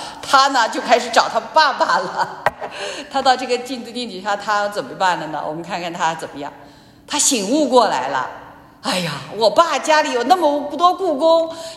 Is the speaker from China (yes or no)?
yes; Zhejiang, China; 之前我们浙江话说脑西大牢了